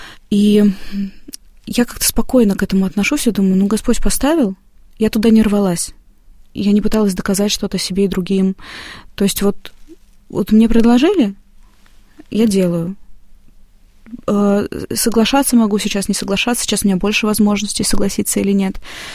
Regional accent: Moscow, Russia; я такая девочка из Москвы, актриса

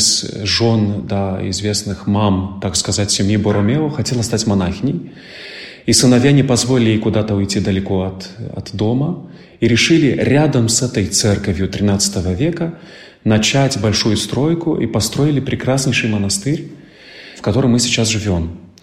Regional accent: Moldova; moved away as an adult; now in Milan, Italy; вернусь уже домой, на родину. Я сам родом из Молдавии

